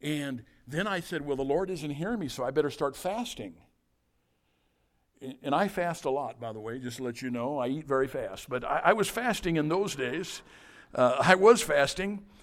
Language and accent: English; Illinois, United States; So I'm thinking, well, I'm from Southern Illinois.